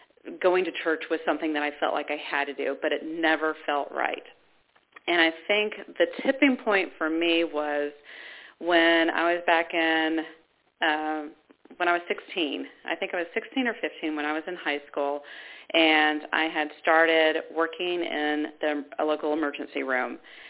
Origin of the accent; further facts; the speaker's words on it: Georgia, United States; also born or lived in Ohio; when I was born in Ohio, my family was Baptist. Then we moved to the South, to Georgia